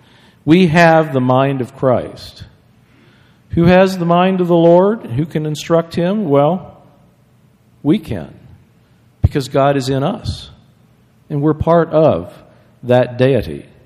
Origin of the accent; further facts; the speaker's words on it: United States; Now, I'm an American and proud of it.